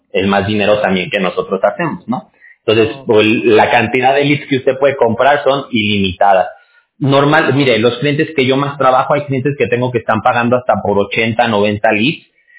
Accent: Mexico; yo soy de México, por eso le digo, porque voy a usar una frase muy de allá

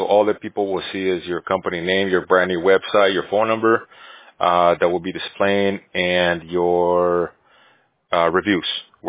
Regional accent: Bolivia; I'm from Bolivia. We also have tricky last names as well

